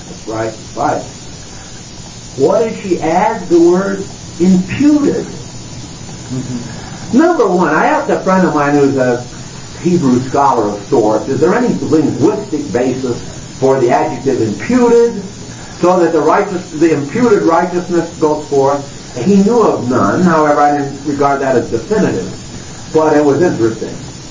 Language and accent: English; San Diego, California, United States; Now, I come from San Diego.